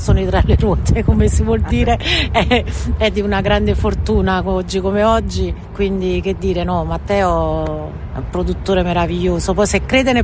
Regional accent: Campania, Italy; non conoscevo l'old school napoletana, essendo napoletana

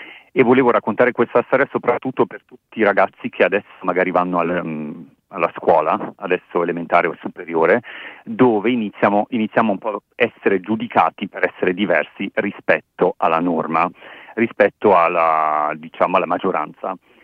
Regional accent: Croatia; born there; sono nata in Croazia quasi 43 anni fa

